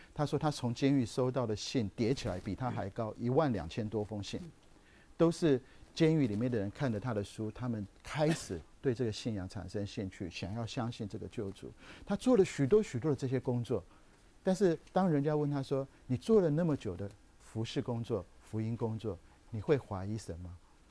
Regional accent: China; 好，我们中国人常讲说多做多错，少做少错，然后呢不做不错。

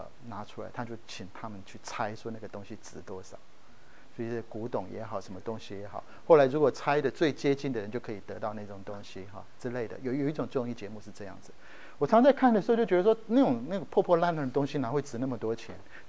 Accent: Taiwan; 我如果是在台湾，我从台湾来，从小爸妈就叫我们好好读书

